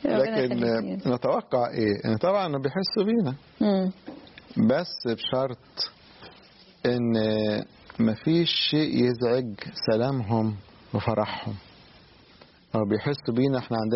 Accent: Upper Egypt, Egypt; في بعض البلاد عندنا في الصعيد عايمة على كنوز من الآثار

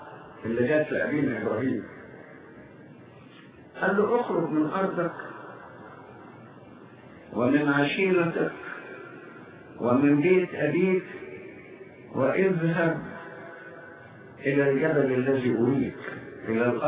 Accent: Egypt; احنا نشكر الله ان بلادنا مصر كانت من بين هذه الامكنه

